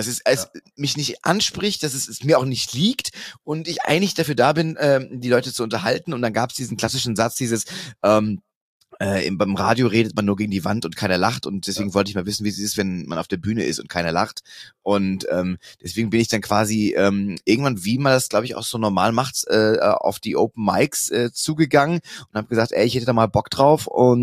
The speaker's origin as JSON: {"language": "German", "town": "Großburgwedel", "region": "Lower Saxony", "country": "Germany", "tie": "born there", "said": "Ich bin geboren in Großburgwedel."}